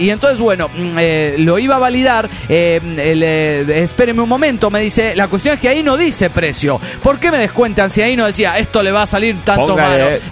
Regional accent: Bragado, Buenos Aires Province, Argentina; con mi amigo Raúl, que somos de Bragado, Argentina.

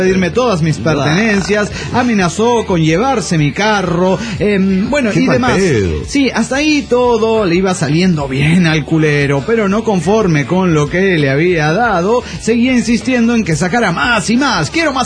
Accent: Bogotá, Bogotá Capital District, Colombia

